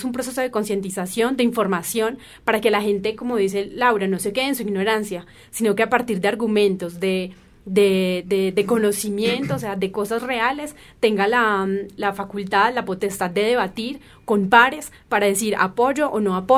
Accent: Colombia; uno como colombiano y que le haya tocado vivir tantos años de guerra

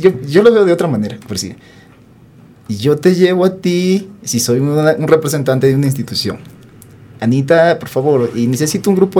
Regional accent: Sarayaku, Pastaza, Ecuador; vengo de la comunidad Sarayaku, de la provincia de Sucumbíos.

